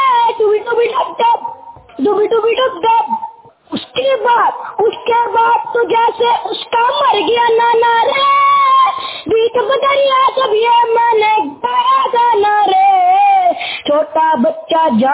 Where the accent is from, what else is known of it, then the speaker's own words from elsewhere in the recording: Ludhiana, Punjab, India; मैं लुधियाना पंजाब से हूँ।